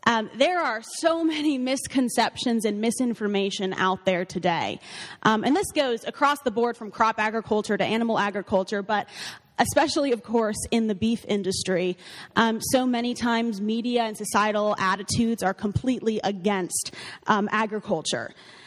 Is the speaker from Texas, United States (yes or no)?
no; Gering, Nebraska, United States; I grew up in Gearing, Nebraska, just a couple hours from here.